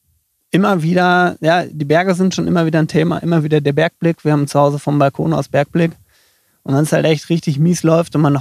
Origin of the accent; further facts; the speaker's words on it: North Rhine-Westphalia, Germany; Aufgewachsen bin ich in der Nähe von Dortmund. Gewohnt habe ich dann in Dortmund. Dortmund war eigentlich nie Heimat.